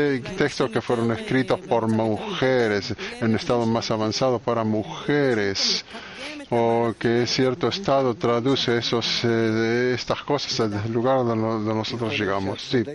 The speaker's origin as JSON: {"language": "Spanish", "region": "New York", "country": "United States", "said": "de Nueva York."}